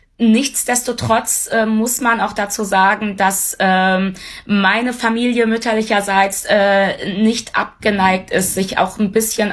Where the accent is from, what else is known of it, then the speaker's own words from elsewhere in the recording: North Rhine-Westphalia, Germany; Wir sind eigentlich gebürtige Ostwestfalen.